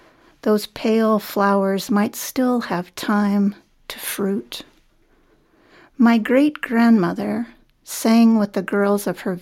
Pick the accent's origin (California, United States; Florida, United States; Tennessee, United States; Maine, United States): Maine, United States; Eliot; I am from Elliott, Maine.